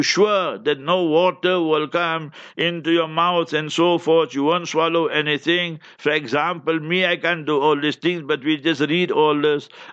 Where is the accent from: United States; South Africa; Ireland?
South Africa; I'm in South Africa, we are South African